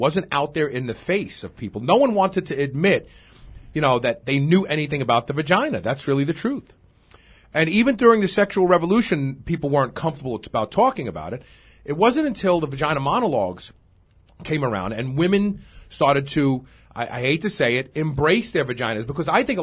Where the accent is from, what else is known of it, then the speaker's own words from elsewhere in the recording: Brooklyn, New York, United States; Back when I was a kid growing up in Brooklyn, the nice way of saying the word was coochie.